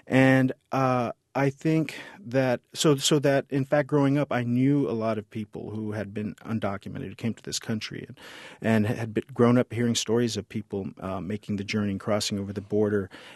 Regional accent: San Antonio, Texas, United States; moved away; I had grown up in South Texas, in San Antonio, never having to think about my own ethnicity, because I grew up on the West Side, and it just was the environment.

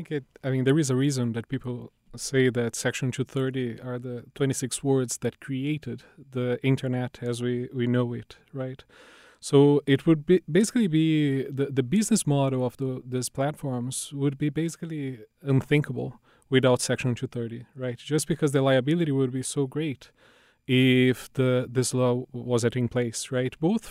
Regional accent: Brazil; I'm originally from Brazil

